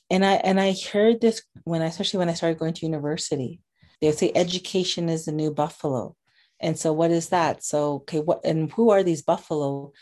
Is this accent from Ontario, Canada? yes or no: no; Saskatchewan, Canada; I'm from Wiper First Nations. It's a First Nations that's in the southeast corner of Saskatchewan.